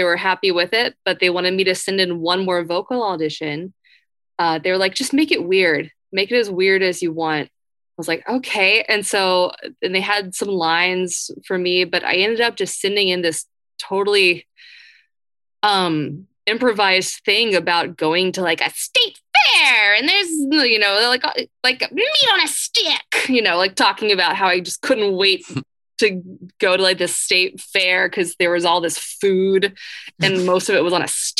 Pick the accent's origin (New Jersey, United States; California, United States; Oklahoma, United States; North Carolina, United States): North Carolina, United States; Matthews; I grew up in Matthews, North Carolina, and every year we would have this thing called Matthews Alive on Labor Day weekend